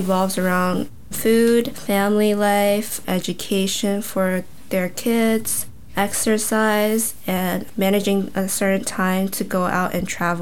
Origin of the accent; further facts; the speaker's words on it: United States; I feel extremely honored to be Chinese American during this time